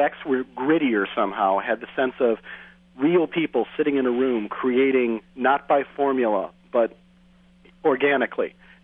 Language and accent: English; Chicago, Illinois, United States; now in Durham, United States; I grew up in Chicago, which is roughly equidistant between Detroit and Memphis